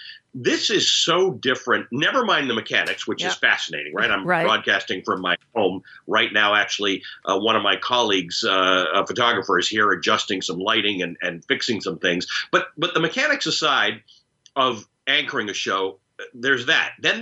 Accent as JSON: {"language": "English", "country": "Canada", "tie": "born or raised there", "also_born_or_lived": "Kenya", "said": "I'm a Kenyan-born Muslim who grew up in Canada"}